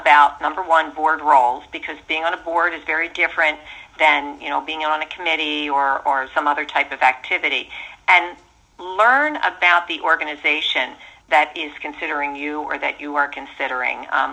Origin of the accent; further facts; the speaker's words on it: Philadelphia, Pennsylvania, United States; ran for the local regional board, which was in Philadelphia, again, my hometown.